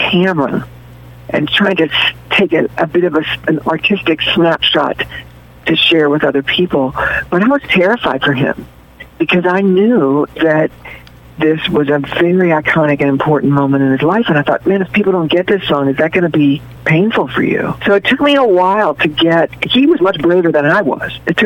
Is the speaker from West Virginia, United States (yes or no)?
yes; Cross Lanes, West Virginia, United States; everybody knew everybody in our little town, and my hometown was called Cross Lanes. It was named for the stoplight.